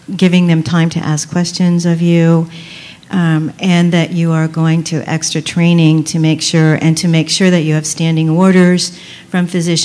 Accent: Washington, United States; Jason, for you, I am from Washington State, and I'm an end user of the VIMBIP system.

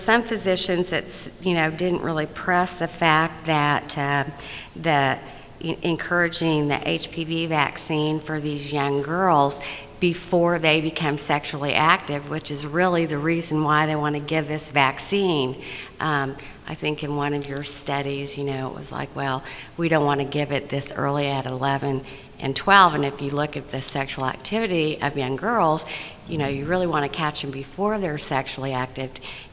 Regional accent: Oklahoma, United States; from Oklahoma.

